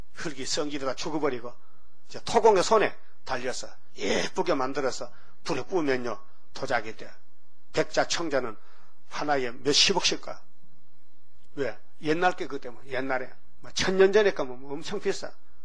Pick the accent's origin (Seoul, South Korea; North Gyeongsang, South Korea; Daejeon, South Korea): North Gyeongsang, South Korea; Uiseong; 저는 경상도 의성 사람이고.